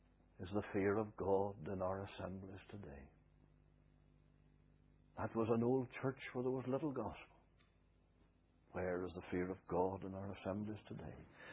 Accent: Lisnaskee, Northern Ireland, United Kingdom; born or raised there

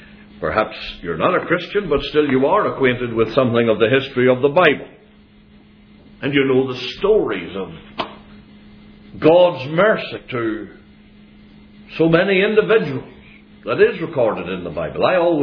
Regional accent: Northern Ireland, United Kingdom; Not because we come from Northern Ireland where we make big issues out of such matters.

